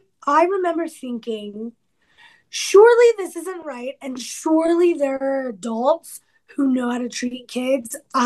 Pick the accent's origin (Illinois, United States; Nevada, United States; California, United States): Nevada, United States; Las Vegas; And so I was born and raised in Las Vegas, which isn't my fault. I just showed up on the scene.